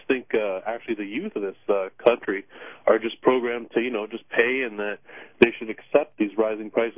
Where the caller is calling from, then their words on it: Canada; Well, I'm calling from Canada.